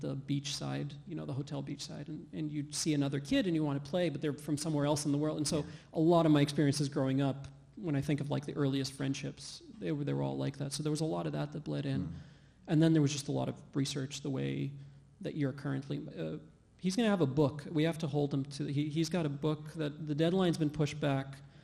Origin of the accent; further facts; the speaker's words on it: Qatar; a lot of that was from growing up in Qatar. Qatar is little peninsula sticking out of Saudi Arabia